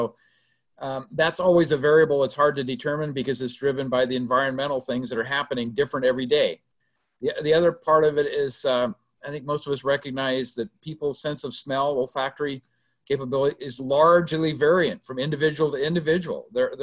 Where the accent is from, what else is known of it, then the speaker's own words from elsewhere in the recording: California, United States; I grew up in Stanislaus County, and that was very much the type of situation with all the pesticides and sprays